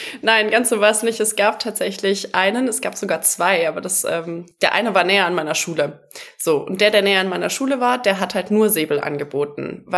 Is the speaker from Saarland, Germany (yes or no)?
no; Nuremberg, Bavaria, Germany; ich bin in Nürnberg groß geworden.